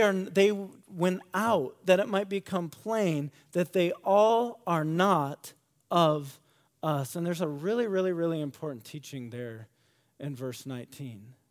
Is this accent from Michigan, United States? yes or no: yes; Michigan, United States; I grew up in West Michigan.